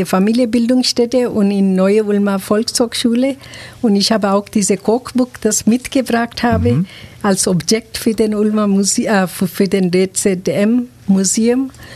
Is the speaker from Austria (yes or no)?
no; Kenya; German is a second language; moved away; haben unter britischer Kolonie gelebt, deswegen war Englisch das Hauptsprache gewesen. Wir sind eigentlich mit 4 Sprachen aufgewachsen in Kenia.